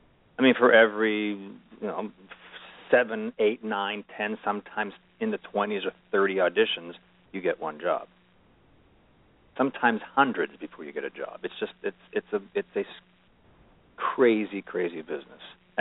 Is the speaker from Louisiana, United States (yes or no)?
no; Pennsylvania, United States; No, I grew up outside of Pittsburgh, and I was playing football my 9th grade year and broke my arm after our first game